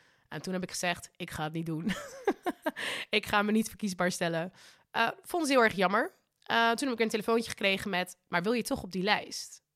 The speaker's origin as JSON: {"language": "Dutch", "country": "Morocco", "lives_now": "Netherlands", "said": "nou, ik ben volgens mij net als jullie Marokkaans."}